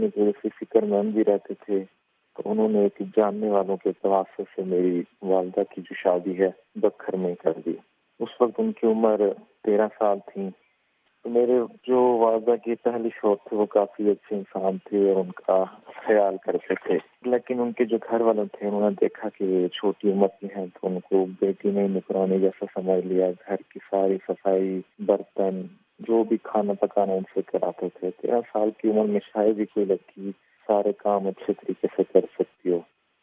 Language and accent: Urdu; Khyber Pakhtunkhwa, Pakistan; اور میں خیبر پختونخوا کا رہنے والا ہوں.